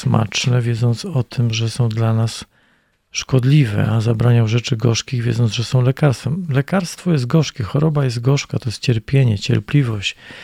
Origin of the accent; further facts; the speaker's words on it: Gdynia, Pomeranian Voivodeship, Poland; born there; also born or lived in Bavaria, Germany; now in Bielsko-Biała, Poland; Chociaż jestem, można powiedzieć, Kaszubem, bo urodziłem się w Gdyni i mieszkam w Bielsku-Białej. Pomieszkiwałem trochę w Bawarii, w Alpach. Wróciliśmy z żoną, z dziećmi do Polski, w góry, Żywiecczyzna